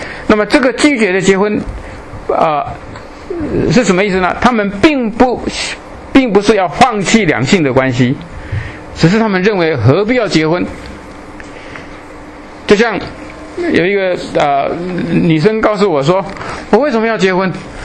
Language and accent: Chinese; Taiwan; 如果我们从台湾来的话，你就知道台湾现在是2.17:1。1997年我们台湾是亚洲离婚率最高的。